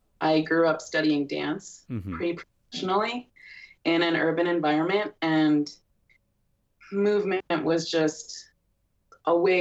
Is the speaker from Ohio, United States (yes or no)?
yes; Akron, Ohio, United States; have tools to do so in an urban environment growing up in Akron, Ohio.